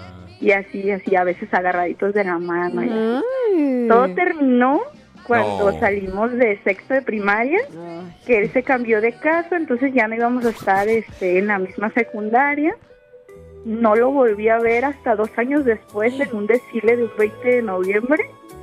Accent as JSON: {"language": "Spanish", "town": "Tepic", "region": "Nayarit", "country": "Mexico", "said": "Yo soy de Tepic, Nayarit."}